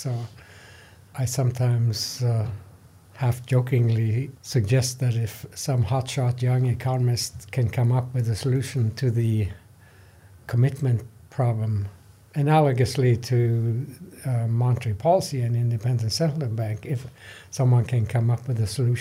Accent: Norway; My home country, Norway, I think is fairly stable politically and trustworthy.

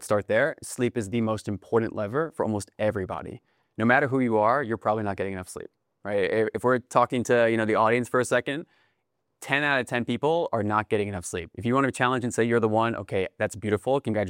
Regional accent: Westchester, New York, United States; but growing up in Westchester, as we were talking before

